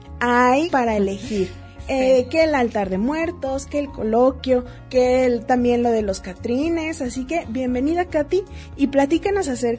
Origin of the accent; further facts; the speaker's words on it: Mexico; acerca de nuestra cultura como mexicanos